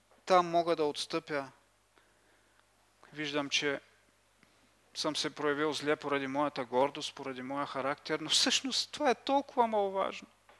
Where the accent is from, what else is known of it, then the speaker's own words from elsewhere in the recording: Kazanlak, Stara Zagora Province, Bulgaria; Но си спомням едно земетресение в моя роден град Казанлък.